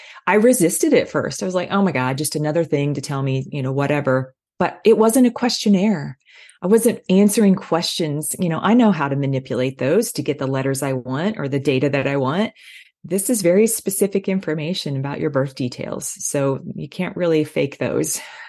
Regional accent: Midwest, United States; I'm from the Midwest. We didn't know what those words were

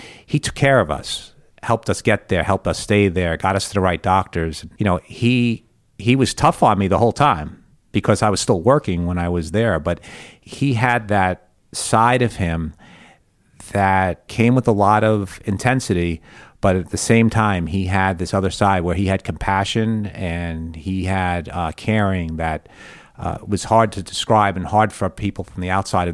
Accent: New York, United States; now in Tampa, United States; Yeah, I grew up in New York as well. So I didn't relocate to Tampa prior to me joining the Yankees, but I didn't relocate to Tampa until 94.

